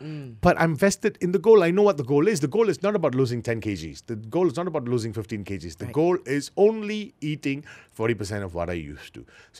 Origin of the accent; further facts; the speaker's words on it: Penang, Malaysia; because I'm from Penang